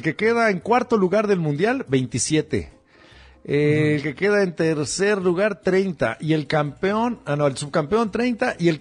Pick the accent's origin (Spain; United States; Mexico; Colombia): Mexico; Y nosotros como mexicanos aficionados a la selección